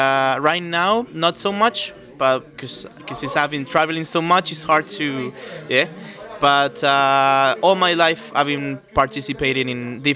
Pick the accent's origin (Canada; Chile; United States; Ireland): Chile; now in Berlin, Germany; I'm a percussionist. I am from Chile. I'm 30 years old. I lived in Berlin for 3 years, and now I'm planning to move to France this year.